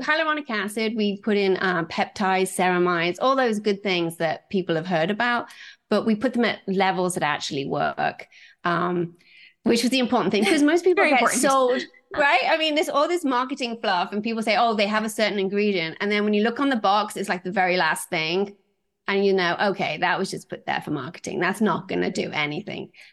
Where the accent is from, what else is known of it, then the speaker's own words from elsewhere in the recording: Aberdeen, Scotland, United Kingdom; also born or lived in various places; kind of grew up all over the place, but my dad worked for Shell. So I was kind of like an army brat, you know, I went around. But so for me, home was Aberdeen, Scotland, although I was never born there. So, that's what I call home.